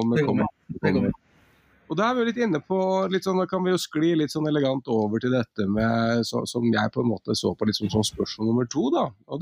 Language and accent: Norwegian; Finnmark, Norway; min familie er fra Trøndelag, og jeg er født og oppvokst i Finnmark.